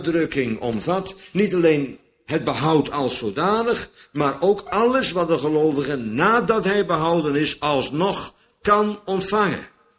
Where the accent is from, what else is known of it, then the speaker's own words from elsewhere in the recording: Bodegraven, South Holland, Netherlands; Maar ja, ik kwam uit Bodegraven, dus dat kan kloppen.